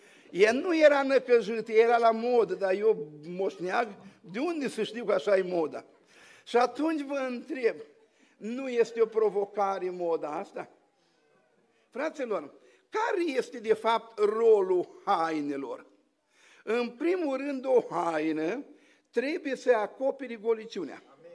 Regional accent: Bucovina, Romania; să mă ierte ardelenii, că eu sunt bucovinean

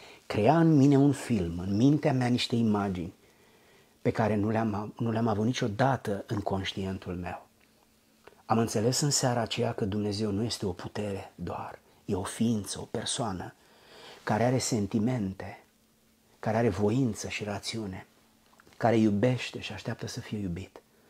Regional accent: Giurgiu, Giurgiu County, Romania; În satul meu, pentru 21 de ani, în orașul meu Giurgiu, n-am știut că există biserici de pocăiți. Eu am crezut că toată România este ortodoxă.

